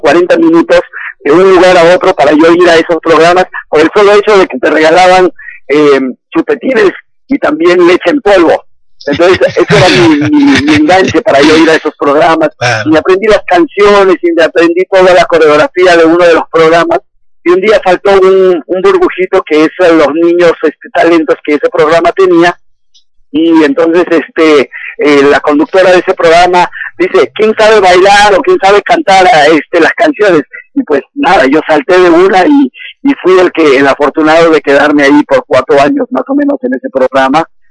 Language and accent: Spanish; Lima, Peru; born there; yo vivía en Lima, nací en Lima por mera casualidad, pero mis padres son del interior del país, y por casualidades de la vida, yo agarro y me mudo a vivir en Lima con mi hermana